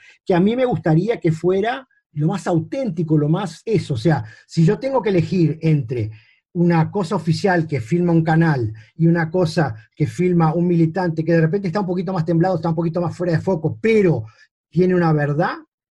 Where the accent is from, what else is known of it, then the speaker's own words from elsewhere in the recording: Uruguay; como un uruguayo que tiene un pie afuera